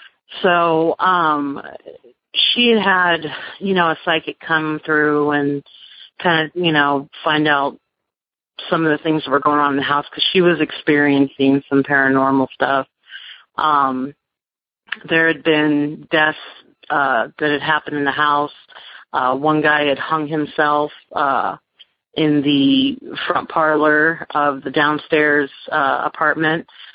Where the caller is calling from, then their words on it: Hampton, Virginia, United States; I'm calling from Hampton, Virginia.